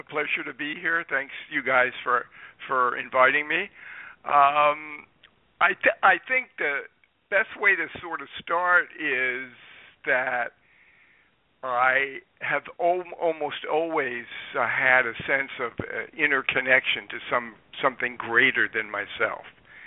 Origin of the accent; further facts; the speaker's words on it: New Jersey, United States; I was raised in New Jersey.